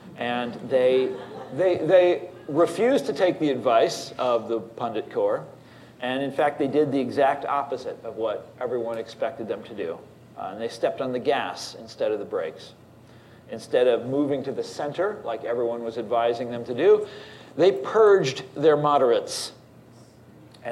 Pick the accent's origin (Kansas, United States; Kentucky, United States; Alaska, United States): Kansas, United States; 12 years ago, I wrote a book about populist conservatism in my home state, Kansas.